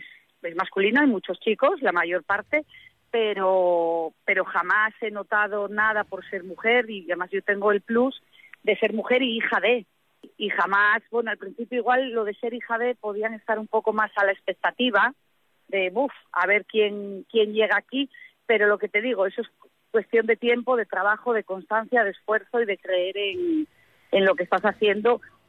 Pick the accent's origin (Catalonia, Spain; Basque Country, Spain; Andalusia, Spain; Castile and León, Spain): Castile and León, Spain; La Bañeza; las alubias de La Bañeza son lo mejor que hay. Entonces es mi pueblo, en el que yo hago mucha promoción de mi pueblo